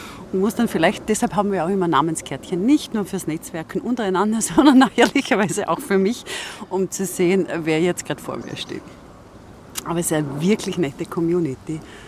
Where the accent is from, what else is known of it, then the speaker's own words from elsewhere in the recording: Vorarlberg, Austria; accent: Vorarlberg; da hilft mir oft mein Singsang von meinem Vorarlberger Akzent, dass es, egal was ich sage, irgendwie sympathisch wirkt.